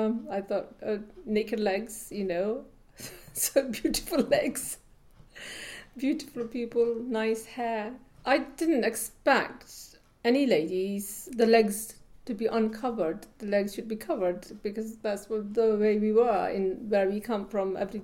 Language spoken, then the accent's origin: English; Azad Kashmir, Pakistan; now in Bristol, United Kingdom; I came to Bristol in 1977. I came from Pakistan, Kashmir, from a village. At the time, there was no roads, no electricity.